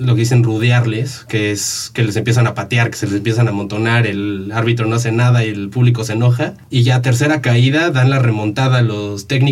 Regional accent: Mexico; entiendes lo que nosotros como mexicanos entendemos por ser bueno y por ser malo

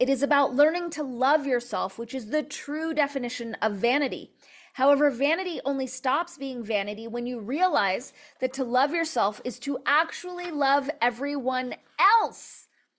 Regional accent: Los Angeles, California, United States; So I grew up in Los Angeles, which was not an easy place to grow up with a positive, physical image, positive body image, especially in the 70s and 80s

